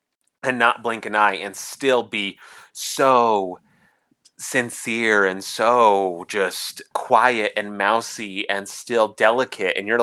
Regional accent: Utah, United States; growing up in Utah, people can't even say hell, they'll say heck.

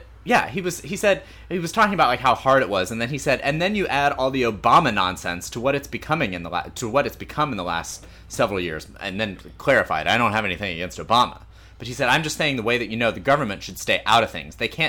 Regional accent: Iowa, United States; it's Iowa, my home state, and in the latest Des Moines Register poll

